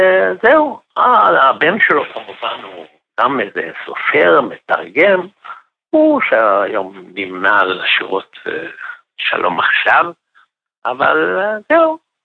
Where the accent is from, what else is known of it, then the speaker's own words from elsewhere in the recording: Jerusalem, Jerusalem District, Israel; בפרט למושבה הגרמנית, שם אני בכלל מרגיש, כל ירושלים מרגשת אותי, אבל הסביבה שגדלתי בה היא בכל אופן נוסטלגיה